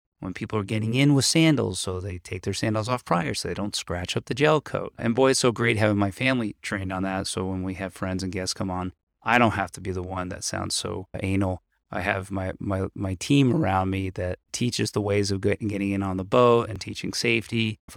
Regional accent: Annapolis, Maryland, United States; I grew up in Annapolis boating.

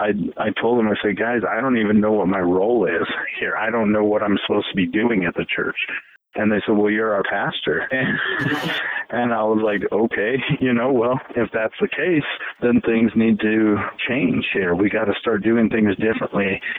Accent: Canyon City, United States; he asked me if I would be willing to come help out, because I'm from Canyon City, and it's about an hour away from the seminary.

